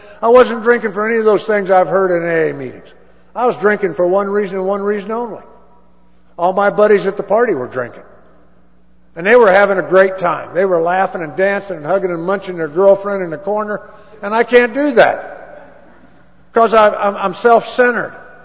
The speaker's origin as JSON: {"language": "English", "town": "Danville", "region": "Illinois", "country": "United States", "tie": "born or raised there", "said": "I grew up in Danville, Illinois, and I had a tremendous childhood."}